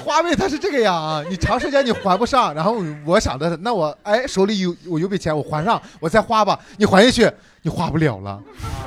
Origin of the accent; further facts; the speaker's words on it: Shandong, China; 我真的就作为一个山东人，我们从小被灌输的就是说能进体制是最好的